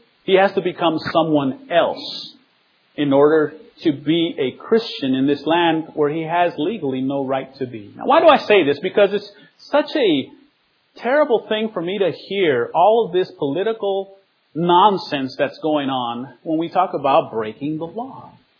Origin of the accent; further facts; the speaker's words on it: Guatemala; I come from Guatemala, and we had a student in our ITL campus.